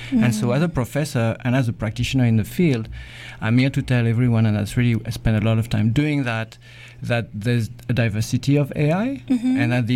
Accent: Cameroon; also born or lived in Mauritania / France; I grew up in Cameroon, in Africa. I spent some time in Mauritania when I was young, and then all sorts of places in Europe, around France

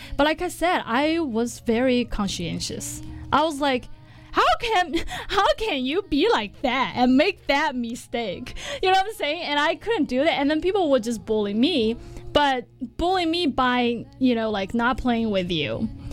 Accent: Chengdu, Sichuan, China; moved away as an adult; So basically, I was born and raised in China, okay. Chengdu, China, right? And I barely went out of my own city.

